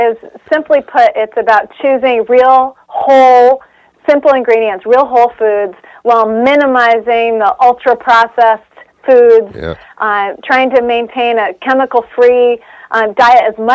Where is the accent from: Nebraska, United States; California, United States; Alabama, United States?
California, United States; San Diego; now in New York City, United States; I'm currently in New York City, but I'm from San Diego.